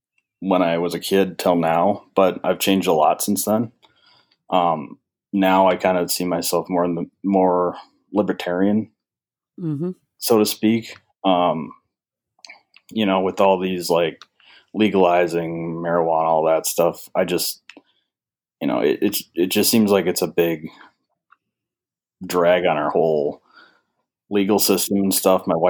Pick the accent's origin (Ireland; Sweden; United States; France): United States; North Dakota; So I'm from North Dakota. A very, very red state. I guess our main claims of fame here are oil and farming.